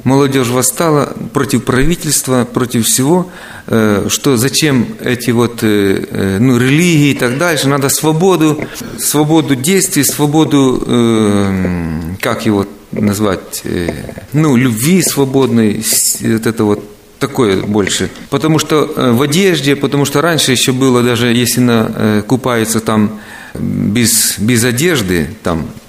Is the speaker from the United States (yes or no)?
yes; United States; Мы из Америки, и такое встречается слово. Американская культура.